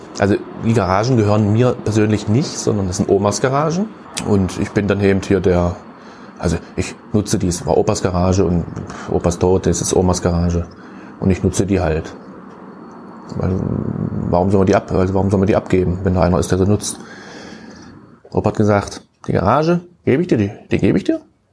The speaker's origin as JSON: {"language": "German", "town": "Köthen", "region": "Saxony-Anhalt", "country": "Germany", "tie": "born there", "said": "Also ich bin gebürtiger Köthner, obwohl das hört man vielleicht nicht so, manchmal kommt das durch"}